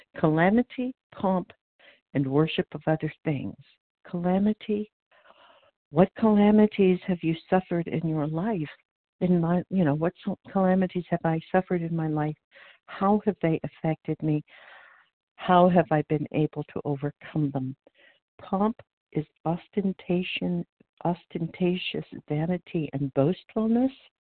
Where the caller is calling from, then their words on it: Oregon, United States; I'm calling from Oregon.